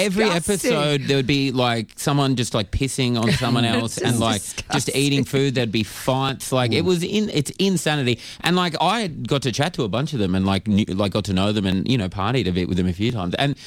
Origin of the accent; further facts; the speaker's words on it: Callala Bay, New South Wales, Australia; That's where I'm from. I grew up. My Kalala Bay. My dad had a boat there.